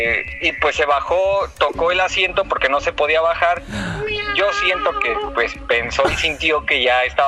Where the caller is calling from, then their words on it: Álvaro Obregón, Mexico City, Mexico; De Álvaro Obregón, ya saben que yo marco casi cada 8 días.